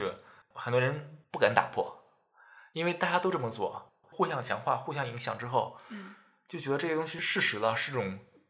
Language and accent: Chinese; China; 比如说我们中国人生活在中国这种环境下，潜移默化的传承了很多思维定式